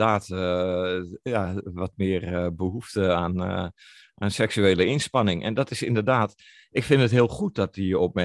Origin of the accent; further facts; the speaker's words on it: Netherlands; ik denk dat het een beetje de Calvinistische cultuur is. Daar hebben we het als Nederlanders niet zo